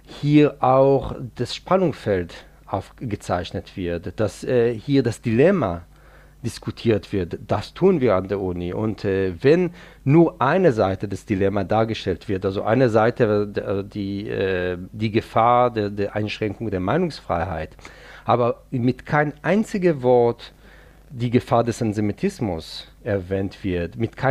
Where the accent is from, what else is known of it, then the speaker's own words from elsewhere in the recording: Israel; German is a second language; ich bin Israeli, ich bin in Israel aufgewachsen, ich war auch in der israelischen Armee, das war schon vor mehr als 20 Jahren